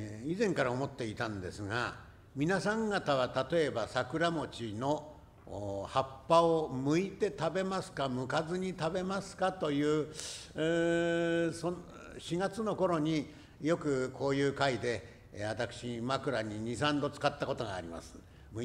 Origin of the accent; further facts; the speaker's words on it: Tokyo, Japan; born there; その両親が東京へ出てきてから私が出たんで、私は宮城県の生まれではありませんが、